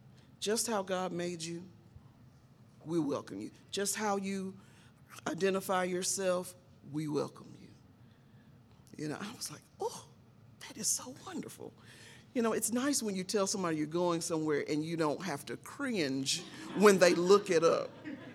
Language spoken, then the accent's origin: English; Durham, North Carolina, United States; I'm from Durham. Call myself one of the last living natives